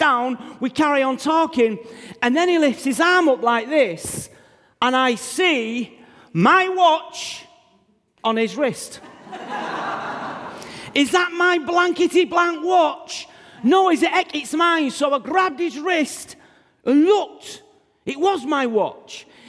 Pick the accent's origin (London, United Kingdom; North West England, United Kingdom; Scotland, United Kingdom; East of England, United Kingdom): North West England, United Kingdom; Manchester; born there; my dad was born in Yorkshire. I was born in Manchester.